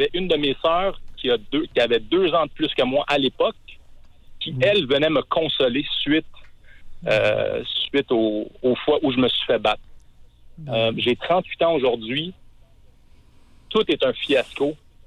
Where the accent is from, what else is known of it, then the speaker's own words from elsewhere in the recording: Laval, Quebec, Canada; En fait, je suis présentement en Estrie pour le travail, mais je suis de Laval, en fait, de Montréal.